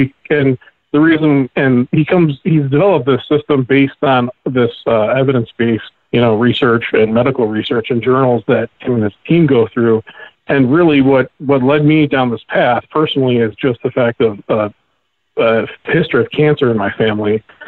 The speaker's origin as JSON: {"language": "English", "region": "Ohio", "country": "United States", "said": "I'm from Ohio."}